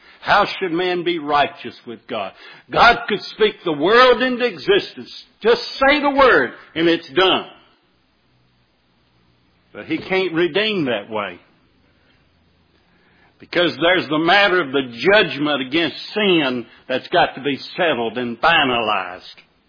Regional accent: the South, United States; I said, well, you know, I'm from the South, and I said, you know, we kind of take the easy route or whatever in our language

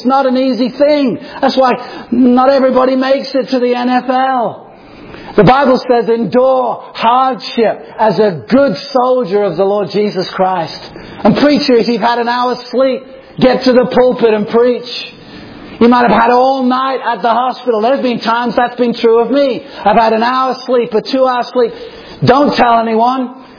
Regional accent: Chester, North West England, United Kingdom; born or raised there

